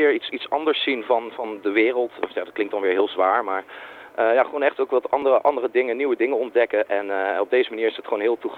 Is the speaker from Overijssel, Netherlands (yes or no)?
no; Nijmegen, Gelderland, Netherlands; now in Amsterdam, Netherlands; Ik kom zelf uit Nijmegen. En daar had ik een hele hechte vriendengroep. Toen ging ik naar Amsterdam, het grote onbekende Amsterdam.